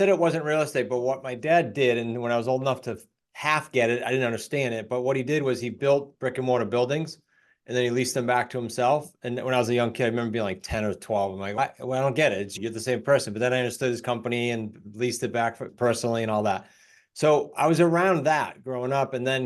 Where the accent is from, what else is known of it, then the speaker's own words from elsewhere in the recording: Massachusetts, United States; I grew up in Massachusetts, actually, and I grew up in a family company that was not real estate.